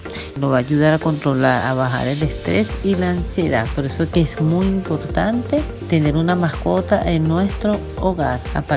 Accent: Caracas, Capital District, Venezuela; fui diagnosticada Asperger hace 2 años, soy de Caracas, Venezuela, tengo un hijo llamado … de 12 años de edad

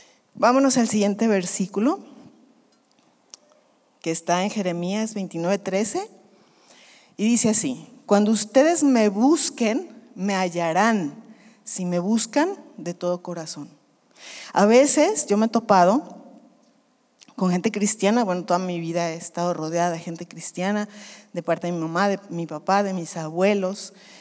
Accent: Guadalajara, Jalisco, Mexico; also born or lived in Chihuahua; Nosotros somos de Chihuahua, pero mis papás fueron a vivir, recién se casaron a Guadalajara y luego se regresaron a Chihuahua para que yo naciera y se volvieron a Guadalajara.

